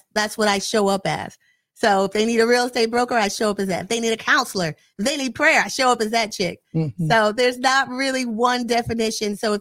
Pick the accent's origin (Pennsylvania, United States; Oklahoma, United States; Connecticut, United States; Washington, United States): Connecticut, United States; New Haven; now in Hamden, United States; So I grew up on Mechanic Street in New Haven.